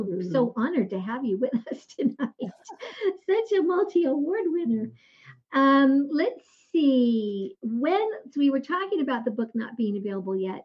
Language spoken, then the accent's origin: English; Minneapolis, Minnesota, United States; born there; I was born in Minneapolis, but I was only there 6 months. So I can't claim anything other than born there.